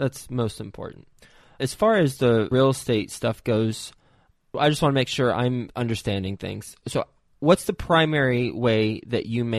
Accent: Dallas, Texas, United States; based in Big D, Dallas, Texas, my hometown.

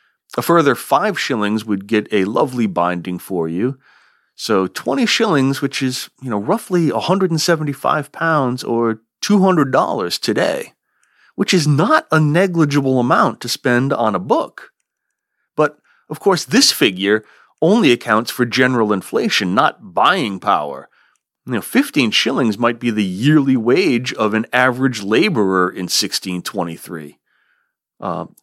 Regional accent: Vermont, United States; I saw one a few years ago at Middlebury College here in my home state of Vermont

